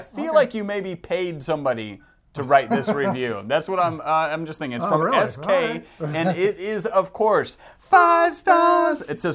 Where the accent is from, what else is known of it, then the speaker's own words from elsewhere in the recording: Texas, United States; We're from Texas, so we do say howdy.